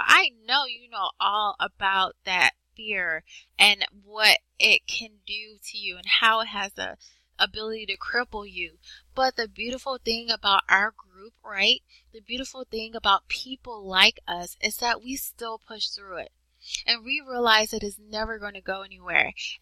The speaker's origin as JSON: {"language": "English", "town": "Atlanta", "region": "Georgia", "country": "United States", "tie": "born or raised there", "said": "And I was born and raised in Georgia. Yes, I am a Georgia peach. And I love the fact that I was born in Georgia."}